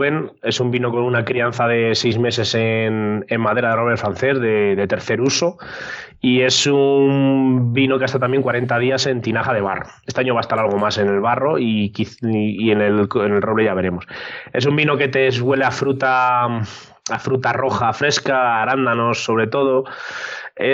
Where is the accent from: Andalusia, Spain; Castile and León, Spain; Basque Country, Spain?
Castile and León, Spain; San Juan de la Nava; es el símbolo más importante de mi pueblo, San Juan de Nave, es un pueblo pequeñito, de 600 habitantes